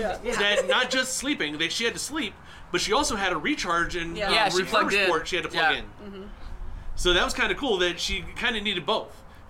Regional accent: United States; I mean, I'm an American too, so

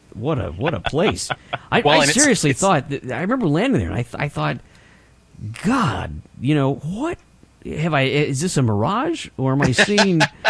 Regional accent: Texas, United States; now in Virginia, United States; I'm from Texas. I'm misplaced right now in Virginia

